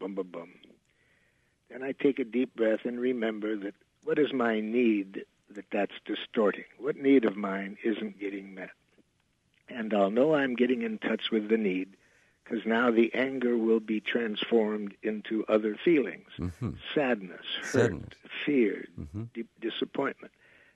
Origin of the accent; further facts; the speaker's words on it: Detroit, Michigan, United States; Where I grew up in Detroit, We used to have a little poem.